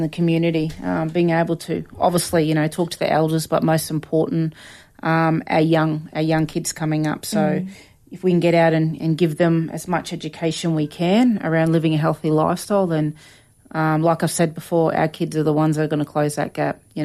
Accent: Brisbane, Queensland, Australia; So born and bred in Brizzy, father comes from Kempsey, New South Wales, so the Dungati tribe down there.

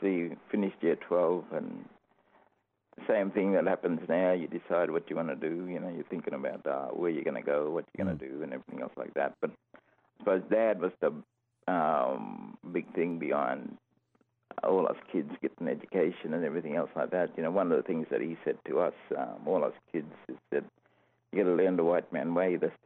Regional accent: Mareeba, Queensland, Australia; moved from there to Mareeba, and I did a lot of my senior schooling in Mareeba, which is, a lot different growing up in Mareeba, but same sort of thing.

